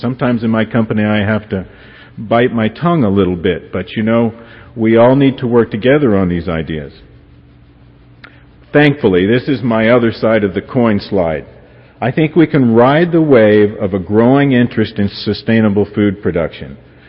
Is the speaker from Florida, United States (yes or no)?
yes; Homestead, Florida, United States; I grew up in Homestead, Florida, 275 miles south of here.